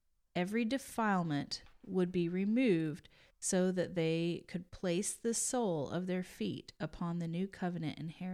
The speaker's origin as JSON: {"language": "English", "region": "West Virginia", "country": "United States", "tie": "born or raised there", "said": "To my home state of West by God, Virginia, the wild, wonderful country."}